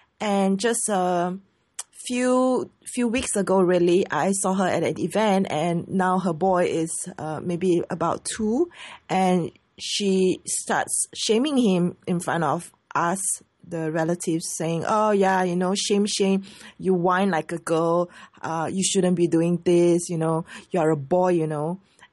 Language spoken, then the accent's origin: English; Singapore; I'm Singaporean Chinese, so being Asian